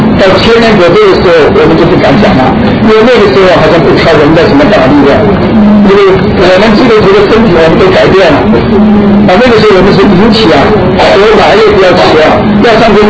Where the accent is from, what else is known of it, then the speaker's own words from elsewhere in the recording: China; 因为我们中国人想到的碗就是我吃饭的碗